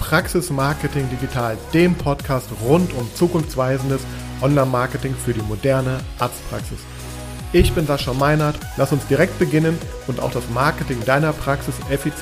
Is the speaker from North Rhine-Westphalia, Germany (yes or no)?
yes; Düsseldorf, North Rhine-Westphalia, Germany; born there; Ich bin in Düsseldorf geboren, ich bin mittlerweile 46 Jahre alt